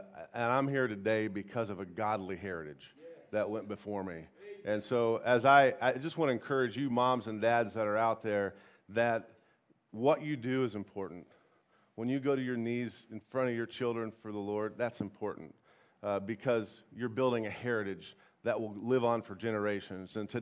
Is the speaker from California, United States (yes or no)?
no; Hope, Indiana, United States; I grew up in Hope, and it was just good to be back in God's country again.